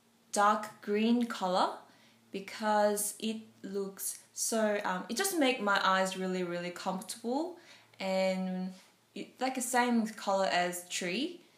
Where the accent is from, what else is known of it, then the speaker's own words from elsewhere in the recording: Seoul, South Korea; I'm from Seoul, capital city of South Korea.